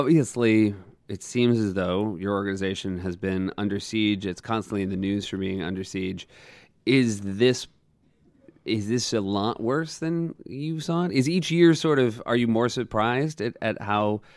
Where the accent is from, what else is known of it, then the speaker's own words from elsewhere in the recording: Texas, United States; I'm from Texas.